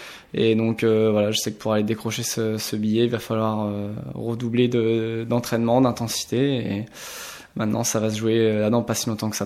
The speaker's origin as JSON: {"language": "French", "town": "Saint-Brieuc", "region": "Brittany", "country": "France", "tie": "born or raised there", "said": "Moi, je suis originaire de Saint-Brieuc, donc depuis tout petit, je navigue en baie de Saint-Brieuc assez souvent"}